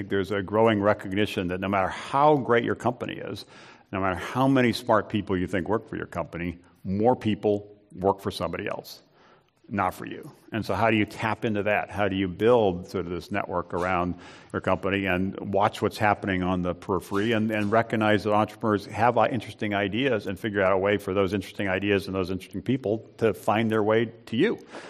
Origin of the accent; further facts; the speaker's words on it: Hawaii, United States; Well, I'm from Hawaii, so So here's my take on this.